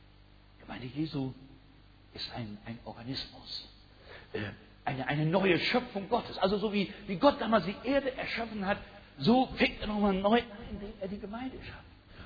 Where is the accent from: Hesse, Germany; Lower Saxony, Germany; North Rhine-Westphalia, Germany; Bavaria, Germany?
Lower Saxony, Germany; Norden; Ich denke an einen Menschen aus Norden, aus meiner Heimatstadt